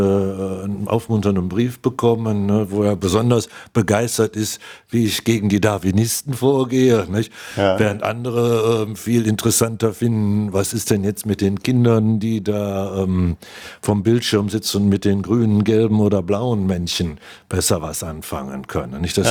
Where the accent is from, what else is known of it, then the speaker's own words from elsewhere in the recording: Cologne, North Rhine-Westphalia, Germany; Also als Kölner ist man ja in solchen Dingen auch leichter geneigt, zu sagen, hey, ich will jetzt aber auf die Bühne, ne?